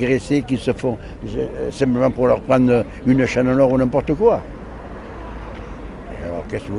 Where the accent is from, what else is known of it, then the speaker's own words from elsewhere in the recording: Nice, Provence-Alpes-Côte d'Azur, France; Je suis né à Nice, oui.